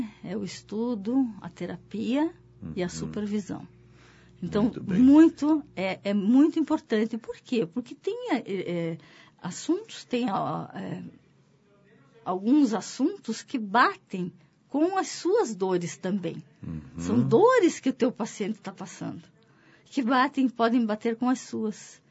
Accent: Italy; Eu sou italiana, falo um pouco com as mãos.

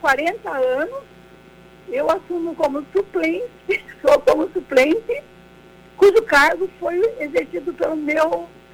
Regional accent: Brusque, Santa Catarina, Brazil; also born or lived in Joinville; que eu saí de casa em 1971, saí de Brusque e fui para Joinville para estudar e trabalhar

